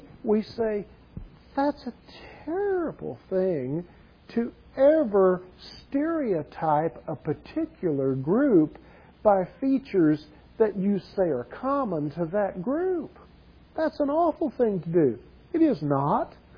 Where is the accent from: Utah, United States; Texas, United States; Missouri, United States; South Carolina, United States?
Texas, United States; There may be attitudes and a demeanor that I have as a Texan, which, you know, I'm kind of proud